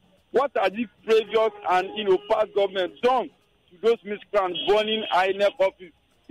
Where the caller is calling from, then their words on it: Ikoyi, Lagos, Nigeria; I'm calling from Ikoyi this morning.